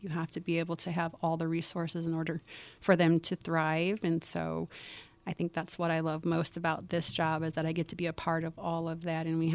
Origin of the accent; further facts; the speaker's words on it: Chicago, Illinois, United States; now in Marshalltown, United States; Well, I grew up in Chicago, and I went to Western Illinois University.